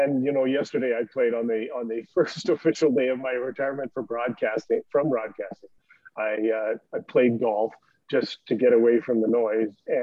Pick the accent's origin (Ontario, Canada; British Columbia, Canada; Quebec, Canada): British Columbia, Canada; Fort St. John; I had this job at a radio station in my hometown, Fort St. John, and way up in northern British Columbia.